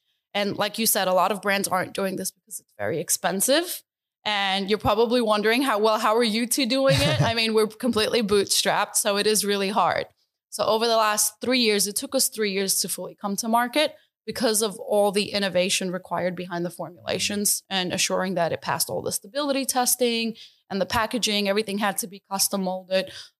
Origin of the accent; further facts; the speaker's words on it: New York City, New York, United States; also born or lived in Albania; now in Australia; I was born in Albania, but I left Albania when I was a few months old. Mm-hmm. So I guess I'm fully American at this point. But I grew up in New York City, in the Bronx specifically.